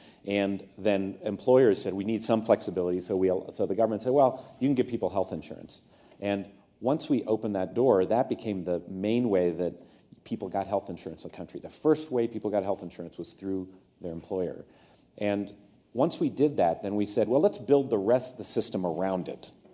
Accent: Ohio, United States; growing up in Ohio, you believe in self-sufficiency and that you are reluctant to impose on others

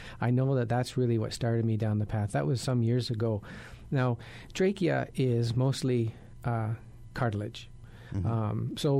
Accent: Canada; I came from Canada

